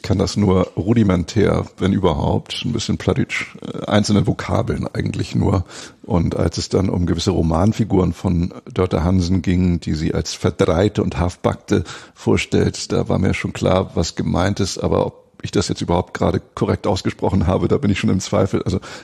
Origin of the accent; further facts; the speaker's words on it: Schleswig-Holstein, Germany; also born or lived in Kiel; now in Bavaria, Germany; Geboren in Kiel und aufgewachsen in der schönen holsteinischen Schweiz, in der Nähe von Preetz.